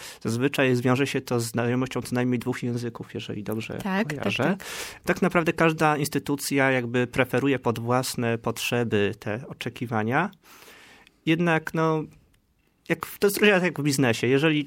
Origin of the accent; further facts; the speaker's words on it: Tricity, Pomeranian Voivodeship, Poland; na Węgrzech byliśmy w grupie ja z Trójmiasta